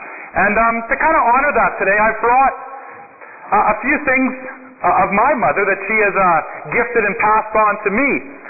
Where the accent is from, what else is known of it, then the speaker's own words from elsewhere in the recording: Regina, Saskatchewan, Canada; born there; I was baptized at Our Savior's Lutheran Church in Regina, Saskatchewan